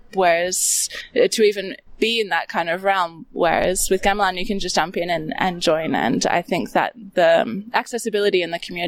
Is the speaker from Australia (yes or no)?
yes; Australia; As an Australian with a white background, like, often it feels like there's a distance between the multicultural aspects of within Australia.